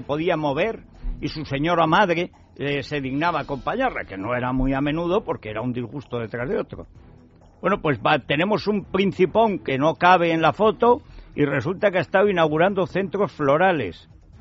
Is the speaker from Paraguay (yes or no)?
no; Spain; yo como español que le paga el sueldo